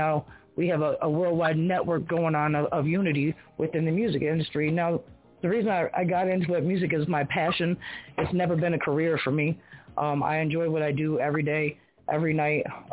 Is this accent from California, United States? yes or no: no; Detroit, Michigan, United States; now in Utah, United States; So yeah, I'm out here in Utah. I actually just came out here in May. I come from Detroit City, out there in Michigan.